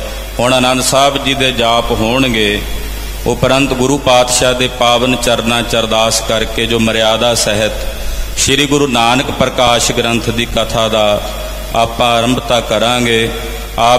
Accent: Mira Kot, Punjab, India; ਸ਼੍ਰੀ ਅੰਮ੍ਰਿਤਸਰ ਸਾਹਿਬ ਦੇ ਨੇੜੇ ਮੇਰਾ ਪਿੰਡ ਹੈ ਮੀਰਾ ਕੋਟ, ਜਿੱਥੋਂ ਦਾ ਮੈਂ ਰਹਿਣ ਵਾਲਾ, ਮੇਰਾ ਉਹ ਜੱਦੀ ਪਿੰਡ ਹੈ।

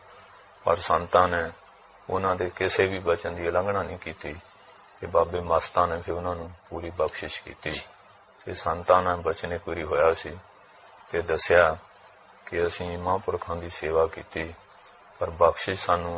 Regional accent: Kalra, Punjab, India; ਮੇਰਾ ਪਿੰਡ ਜਲੰਧਰ ਜ਼ਿਲ੍ਹੇ ਚ ਕਾਲੜਾ ਪਿੰਡ

